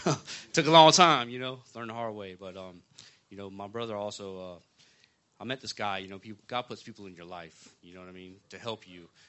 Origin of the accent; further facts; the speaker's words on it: Pensacola, Florida, United States; I'm from the Pensacola area.